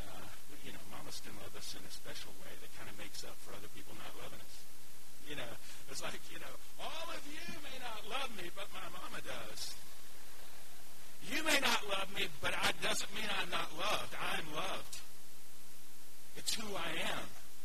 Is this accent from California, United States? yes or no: no; Chattanooga, Tennessee, United States; now in Atlanta, United States; remember in 1986 when I first moved to Atlanta, when I was just driving down here looking for a job. I grew up in Chattanooga